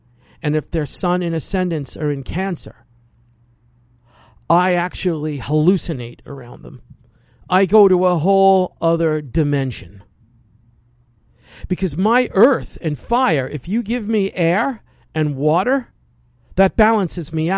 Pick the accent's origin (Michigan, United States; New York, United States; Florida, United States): New York, United States; New York City; moved away; Growing up in New York City, I loathed humidity. I loved the month of May and June. That's it. If New York could have been May and June, I never would have left.